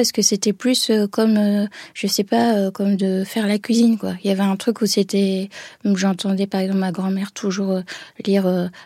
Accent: France; first language English; French is a second language; elle voulait absolument qu'on parle anglais, donc vu qu'on était en France, de garder ce rapport à la langue maternelle.

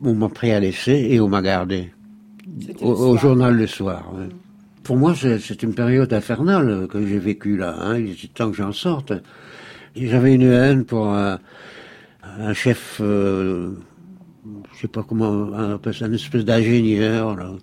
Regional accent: Boussu, Wallonia, Belgium; J'ai travaillé à l'âge de 15 ans dans une robinetterie à Boussu, mon village natal.

